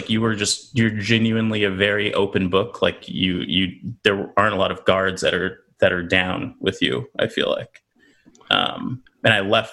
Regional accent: Los Angeles, California, United States; also born or lived in Riverside; In South Central LA, was pretty sheltered as a kid. Didn't go out didn't go around the block at all.

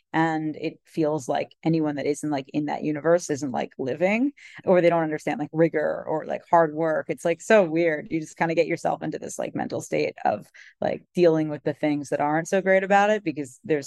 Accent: Long Island, New York, United States; I am actually from Long Island, but I moved to New York for college and everything I experienced in New York, like really kind of raised me to be the person that I am.

